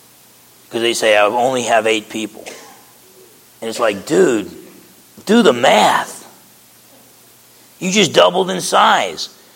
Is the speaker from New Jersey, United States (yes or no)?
yes; New Jersey, United States; I'm a pessimist. I'm from Jersey.